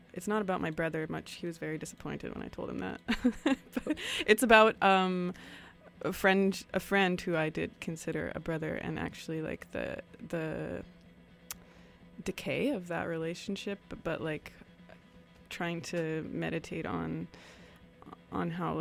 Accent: Chicago, Illinois, United States; also born or lived in Portland, Oregon; now in Vancouver, California, United States; I grew up I lived in Portland for half of my childhood and then lived in Chicago.

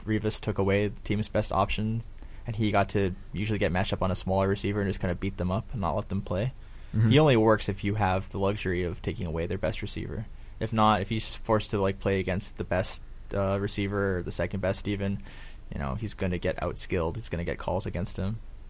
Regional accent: Maui, Hawaii, United States; I was going to say like I'm from Maui and Hawaii doesn't have any professional sports teams, so people are really into high school sports.

